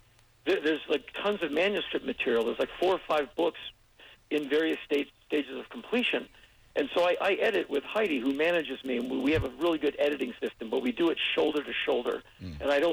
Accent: United States; And I said, you know, sir, I come from America.

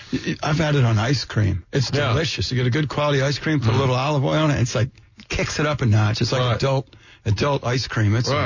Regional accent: Camden, New Jersey, United States; Well, I grew up in Camden, New Jersey, so we didn't have olive trees.

